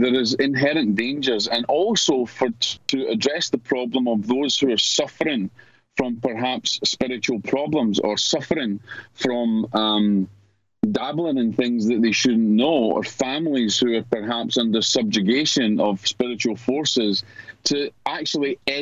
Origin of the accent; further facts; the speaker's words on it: Scotland, United Kingdom; now in North Carolina, United States; I'm Scottish. We had four seasons. We had snow.